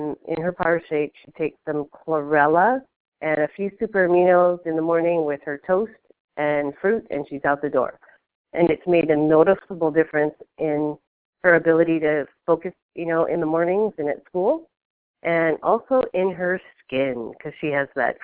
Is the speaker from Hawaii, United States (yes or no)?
yes; Hawaii, United States; I grew up in Hawaii, and my mother was a nutritionist by profession, and she retired as a head nutritionist for the state of Hawaii after 33 years.